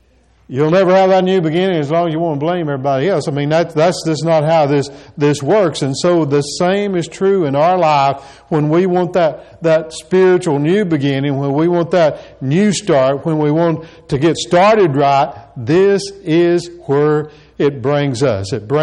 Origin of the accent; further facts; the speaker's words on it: Tennessee, United States; I grew up here in East Tennessee. Growing up in East Tennessee, you know what, you know, Tennessee football is all about and everything like that.